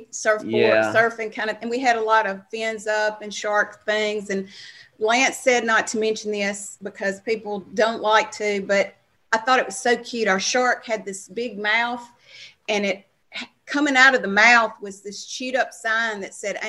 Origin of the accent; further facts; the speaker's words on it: Starkville, Mississippi, United States; I attended Mississippi State, and I'm from Starkville, Mississippi.